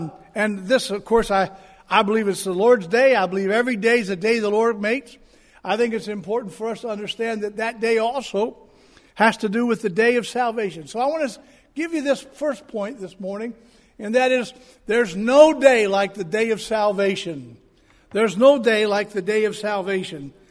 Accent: Miami, Florida, United States; born there; I was born in Miami, Florida, as a matter of fact. I'll tell you a little more about my family, who were from Carolinas.

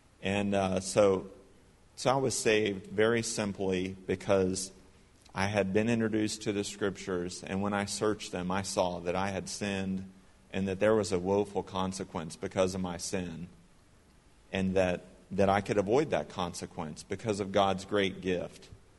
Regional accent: Jupiter, Florida, United States; we grew up in Jupiter at First Baptist Cuesta.

